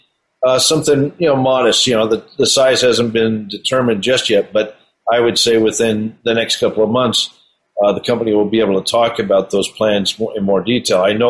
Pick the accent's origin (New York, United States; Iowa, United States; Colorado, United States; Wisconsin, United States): Colorado, United States; First of all, I grew up here in the Colorado area, and we have a number of alkaline gold systems in this state